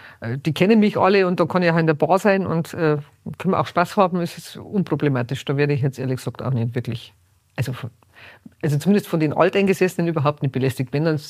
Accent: Feldkirchen-Westerham, Bavaria, Germany; Nach wie vor, da wo ich geboren bin.

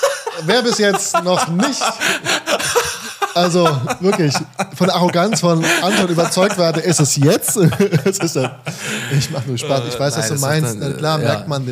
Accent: Hesse, Germany; Ich bin eigentlich in der Bergstraße aufgewachsen.

